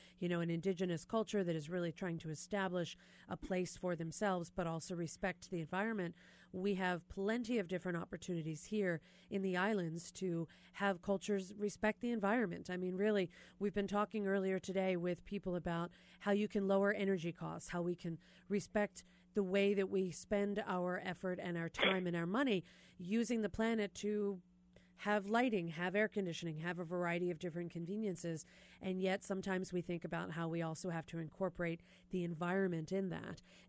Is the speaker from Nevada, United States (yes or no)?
no; Philadelphia, Pennsylvania, United States; Dean Sakamoto is in my hometown of Philadelphia.